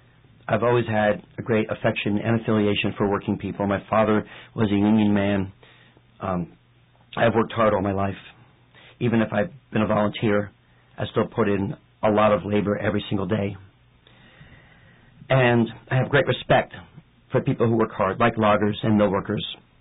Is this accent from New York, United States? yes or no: yes; New York City, New York, United States; But, you know, I grew up in New York City, You mess with me, I'm not going to let go.